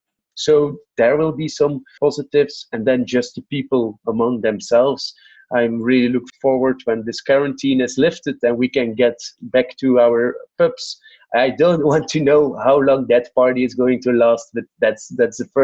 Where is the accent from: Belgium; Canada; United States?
Belgium; English is a second language; I'm from Belgium.